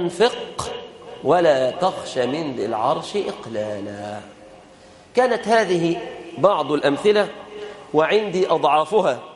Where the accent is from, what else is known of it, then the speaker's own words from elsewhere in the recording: Egypt; اللهم إنا نسألك أن تحفظ بلادنا مصر عزيزة أبية بالإسلام يا رب العالمين